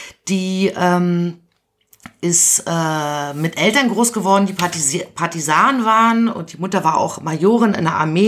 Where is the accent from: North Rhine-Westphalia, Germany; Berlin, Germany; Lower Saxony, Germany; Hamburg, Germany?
Berlin, Germany; Ah ja, ja, also ich komme aus Berlin, bin hier groß geworden und habe hier Architektur studiert. Dann habe ich ein paar Jahre als Städtebauerin in der Schweiz und in Holland gearbeitet.